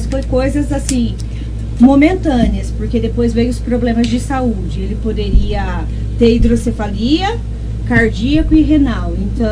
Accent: Porto Ferreira, São Paulo, Brazil; que eu sou de Porto Ferreira

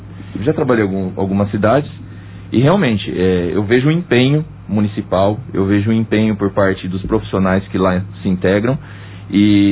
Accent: Taquaritinga, São Paulo, Brazil; Sou de Taquaritinga.

